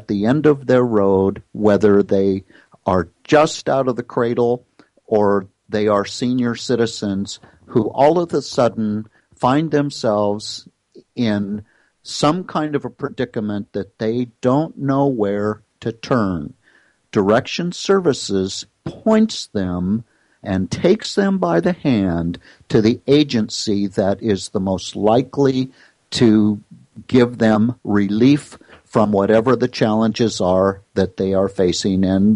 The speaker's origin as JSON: {"language": "English", "town": "Eugene", "region": "Oregon", "country": "United States", "tie": "born there", "said": "And I was born in Eugene."}